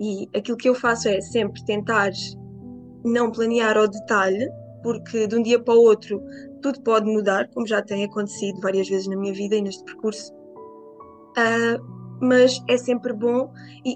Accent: Terrugem, Lisbon, Portugal; Pronto, eu sou da Terrugem, cresci cá, estudei cá

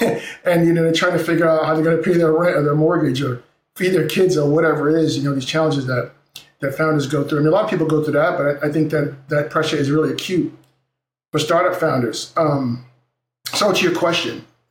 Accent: Brooklyn, New York, United States; I'm from New York, from Brooklyn. I was living in Northeast Wisconsin, a small town called Neenah

